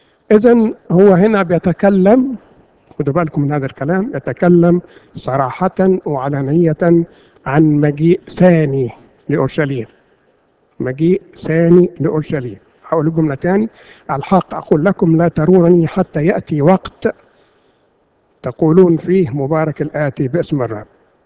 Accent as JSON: {"language": "Arabic", "country": "Egypt", "said": "كان لنا آلهة راع وأمون كمصريين"}